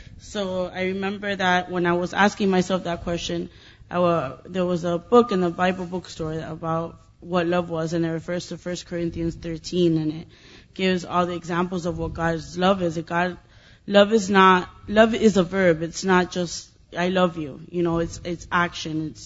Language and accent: English; Miami, Florida, United States; I'm from Greater Grace, Miami.